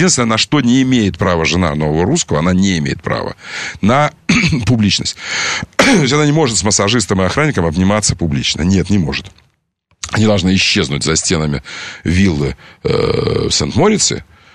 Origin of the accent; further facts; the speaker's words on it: Crimea, Ukraine; Я при этом, послушайте, я крымчанин. Можно я буду говорить о Крыме как крымчанин?